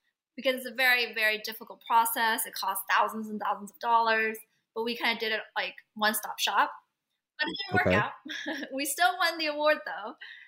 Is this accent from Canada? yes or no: yes; Vancouver, British Columbia, Canada; also born or lived in Albuquerque; now in United States; I moved to Albuquerque, but then eventually I moved to Canada. So I'm Canadian.